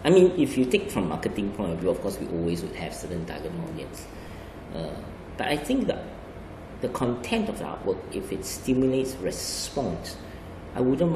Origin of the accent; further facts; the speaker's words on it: Singapore; I think we all are always worried a lot of our heritage, a lot of what makes us human being as a Singaporean